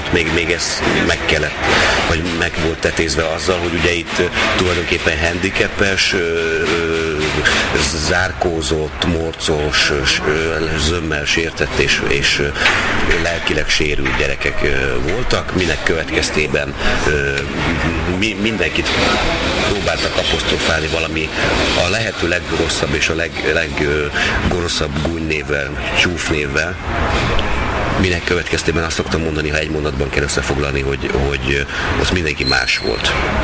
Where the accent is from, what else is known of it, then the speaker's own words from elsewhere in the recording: Berkesz, Szabolcs-Szatmár-Bereg, Hungary; hivatalosan 18 éves koromig, tehát nagykoromig állami gondozott voltam. Ennek következtében az intézetben, ahol én nőttem, fölnőttem, cseperedtem, 8 éves koromtól voltam ott, egy Berkesz nevű faluban volt egy ilyen gyermekotthon